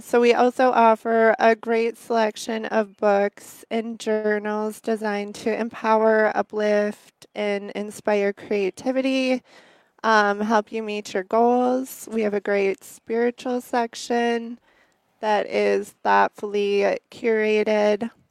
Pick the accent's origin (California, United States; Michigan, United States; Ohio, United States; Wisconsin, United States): Wisconsin, United States; Winter; I grew up in Winter, Wisconsin, which is just 45 minutes away, but I moved here during my freshman year